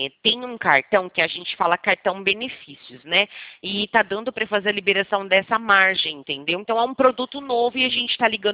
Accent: São Paulo, Brazil; Eu sou de São Paulo.

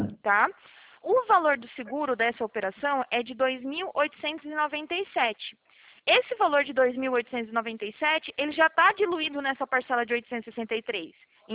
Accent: Salvador, Bahia, Brazil; also born or lived in Itabuna; now in São Paulo, Brazil; Na verdade, eu cresci na Bahia, né? Faz só 5 anos que eu tô aqui na região de São Paulo.

